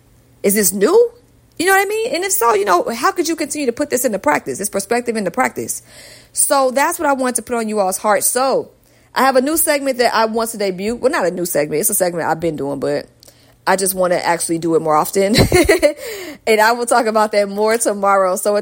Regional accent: Atlanta, Georgia, United States; also born or lived in Los Angeles; I was in LA for some years, and I'm from Atlanta, but I moved to LA in 2018. And then I came back a few years later. And now I'm back in Atlanta

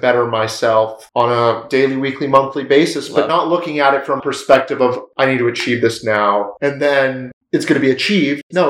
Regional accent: Boston, Massachusetts, United States; moved away as an adult; No doubt. I am originally from Boston or just outside of Boston.

